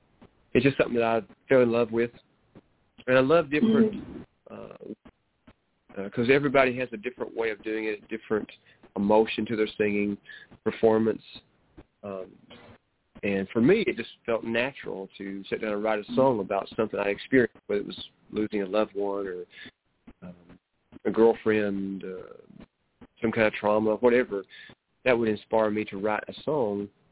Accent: Kentucky, United States; I am from Kentucky, born and raised.

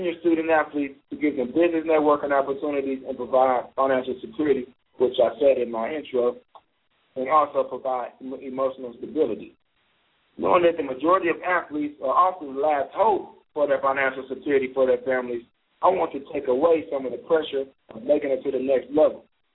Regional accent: Muskogee, Oklahoma, United States; So I spent the next 6 months back home in my hometown, Muskogee, Oklahoma, before moving back to Lubbock.

